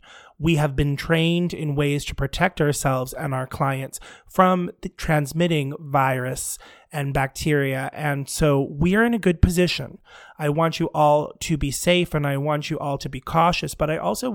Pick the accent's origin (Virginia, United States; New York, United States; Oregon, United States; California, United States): New York, United States; I will tell you, as a New Yorker, I am someone who thinks very little sometimes about my health.